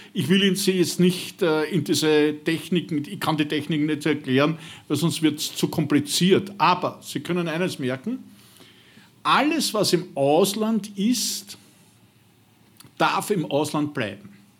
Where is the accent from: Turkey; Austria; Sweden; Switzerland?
Austria; Wenn ich als Österreicher mit österreichischer Staatsbürgerschaft hier wegziehe